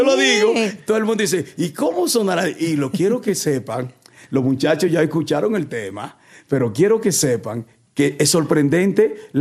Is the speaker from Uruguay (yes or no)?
no; Dominican Republic; now in Mexico; Nosotros somos dominicanos